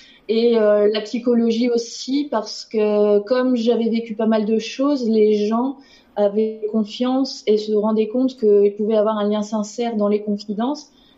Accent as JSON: {"language": "French", "region": "Hauts-de-France", "country": "France", "lives_now": "Paris, France", "said": "Je viens du Nord à l'origine et je suis arrivée à Paris en 2017"}